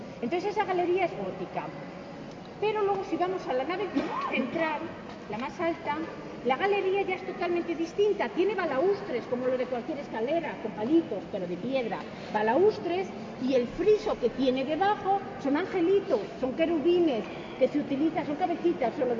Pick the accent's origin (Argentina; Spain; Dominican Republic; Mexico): Spain; Castile; lo habitual en nuestras catedrales góticas, que somos castellanos y eso lo conocemos todos muy bien